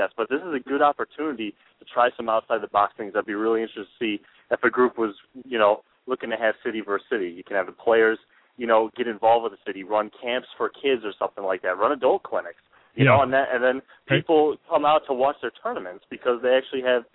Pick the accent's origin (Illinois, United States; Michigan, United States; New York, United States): Illinois, United States; Chicago; You know, like I'm from Chicago. I identify, even if I'm not there, I've watched the Bulls, the Bears.